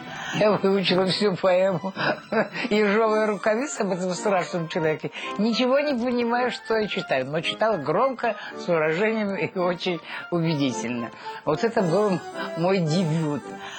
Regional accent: Rostov-on-Don, Rostov Oblast, Russia; born there; also born or lived in Tuapse / Taganrog / Shakhty / Novorossiysk; Родилась я в Ростове-на-Дону, потом поехали в Туапсе, потом в Таганрог, потом в Шахты, потом в Новороссийск.

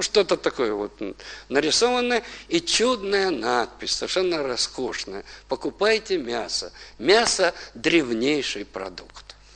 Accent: Odesa, Odesa Oblast, Ukraine; Потому что я коренной одессит.

